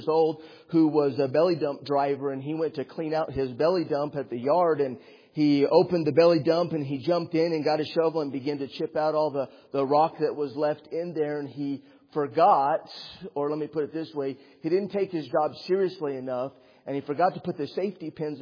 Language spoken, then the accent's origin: English; Estancia, New Mexico, United States; The area, and I grew up in Estancia, New Mexico, is a little bitty rural community and primarily farming.